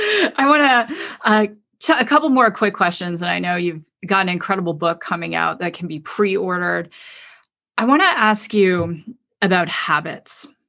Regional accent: Canada; I'm originally Canadian.

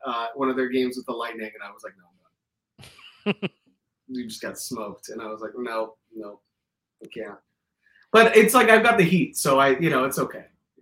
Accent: Miami, Florida, United States; Growing up in Miami, routing out is easy, bro, because like you're coming from the furthest south.

